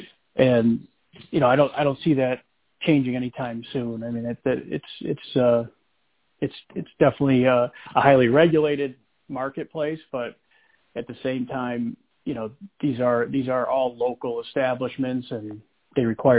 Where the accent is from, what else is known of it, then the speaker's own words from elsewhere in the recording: Syracuse, New York, United States; I lived in Syracuse my whole life.